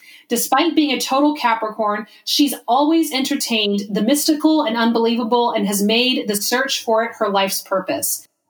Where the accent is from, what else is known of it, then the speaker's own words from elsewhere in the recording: Oregon, United States; growing up in Oregon, whenever I'd go to a different part of the country, that's like the first thing to be out of my mouth. Yes, I'm from Oregon.